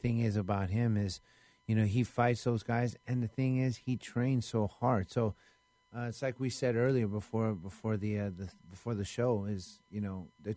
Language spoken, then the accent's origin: English; Vallejo, California, United States; also born or lived in Japan; I was born in Japan, actually. Mm-hmm. Raised in Vallejo, and when I was 18. I got roots in Vallejo, man.